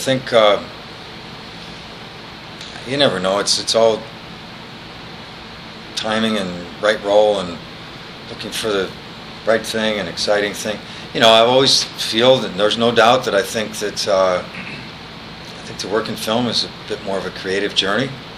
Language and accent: English; Buffalo, New York, United States; I grew up in Buffalo, New York. Shreveport is Buffalo with a big muddy river.